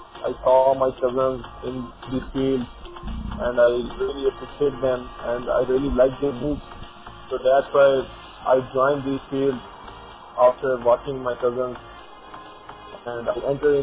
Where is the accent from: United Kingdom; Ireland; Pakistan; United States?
Pakistan; English is a second language; I'm from Pakistan, and I'm a wrestler, 19 years old